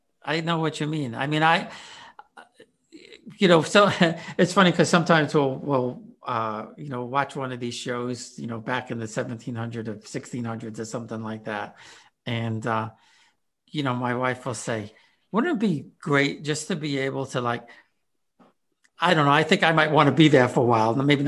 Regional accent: New York City, New York, United States; but we grew up in Queens, you know, New York.

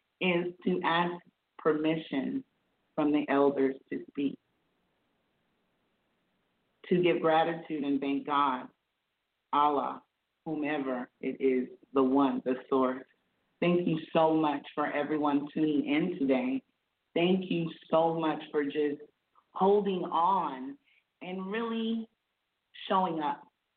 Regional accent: South Carolina, United States; Growing up in South Carolina, I graduated from a historical black college, Claflin University.

